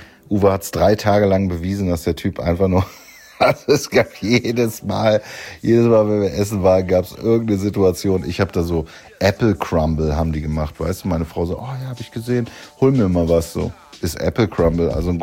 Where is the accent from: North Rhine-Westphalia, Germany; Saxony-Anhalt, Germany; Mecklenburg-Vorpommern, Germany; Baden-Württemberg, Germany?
Mecklenburg-Vorpommern, Germany; Neubrandenburg; born there; Ich befinde mich nämlich in meiner Geburtsstadt Neubrandenburg. 1984 geboren, Mecklenburg-Vorpommern, Stadt der vier Tore, Neubrandenburg.